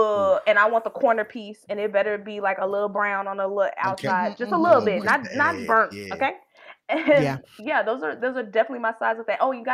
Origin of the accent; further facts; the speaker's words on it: the South, United States; But I gotta go catfish because I'm from the South